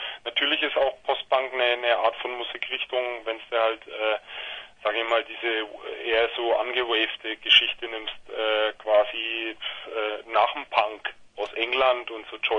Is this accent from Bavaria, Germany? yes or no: yes; Nuremberg, Bavaria, Germany; Wir kommen aus Nürnberg.